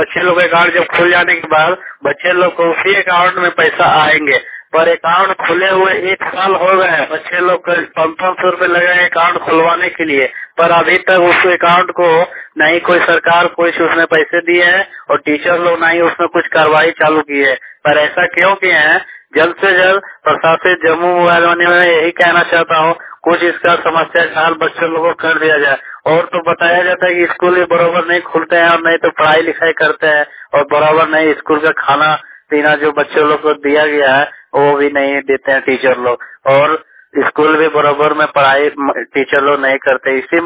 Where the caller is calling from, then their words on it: Sona, Bihar, India; ग्राम और पोस्ट ग्रामीण थाना सोना जिला जमुई से बोल रहा हूँ।